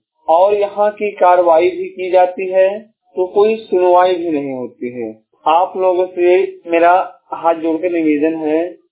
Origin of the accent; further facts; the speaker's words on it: Baburpurwa, Uttar Pradesh, India; मैं आज बाबूपुरवा में, जो कि मेरा खुद ही गांव है और मैं इस गांव का मूल निवासी हूं।